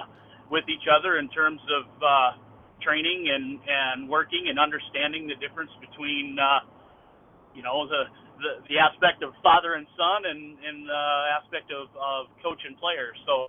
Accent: Hecla, South Dakota, United States; I grew up in Hecla, South Dakota, not too far away from Oaks, just across the state line.

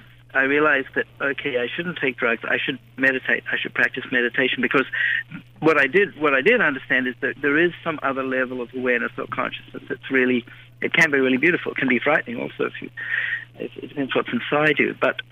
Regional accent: New Zealand; Well, I grew up in New Zealand, and you might be able to tell that from my accent.

